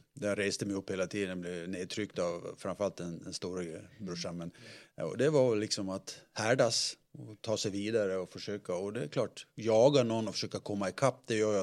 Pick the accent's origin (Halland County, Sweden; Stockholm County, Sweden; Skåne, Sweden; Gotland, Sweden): Gotland, Sweden; som sagt hemma på Gotlands lite, där var det otroligt mycket idrott men också ordning och reda, liksom disciplin